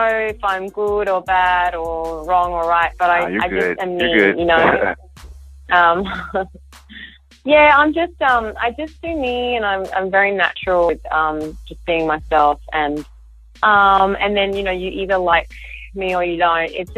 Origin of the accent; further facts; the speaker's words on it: Australia; now in Los Angeles, United States; I am from Australia.